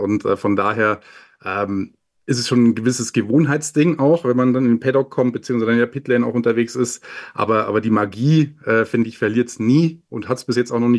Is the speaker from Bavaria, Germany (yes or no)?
yes; Amberg, Bavaria, Germany; habe dann eine Ausbildung angefangen bei einem Regionalfernsehsender in meiner Heimat in Amberg, Oberpfalz TV